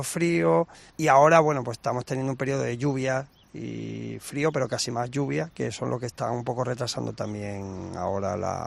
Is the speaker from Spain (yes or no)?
yes; Jerte, Extremadura, Spain; es decir, que desde que nací aquí en el Jerte, si nos dedicamos, pues hemos nacido casi debajo de un cerezo.